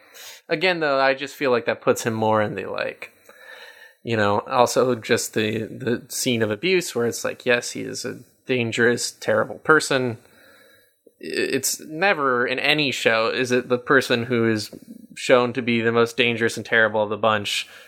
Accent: West Coast, United States; Maybe that's just because I'm from the West Coast.

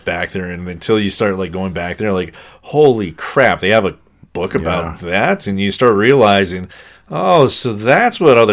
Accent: Saint Paul, Minnesota, United States; For me, when I was growing up in St. Paul before I met you, there was a comic book shop that wasn't close.

